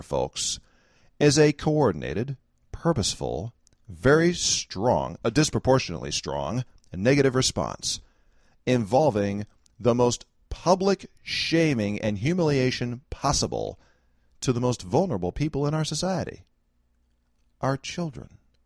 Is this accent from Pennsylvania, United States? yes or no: no; California, United States; As the Valley Girls from my home state of California might say, oh my God.